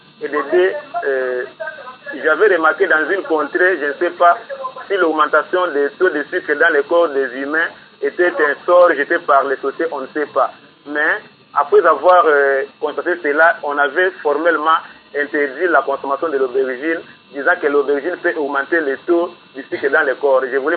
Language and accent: French; Kikwit, Kwilu, DR Congo; qui cultive les aubergines dans mon village natal. Moi aussi, je les cultivais d'ailleurs.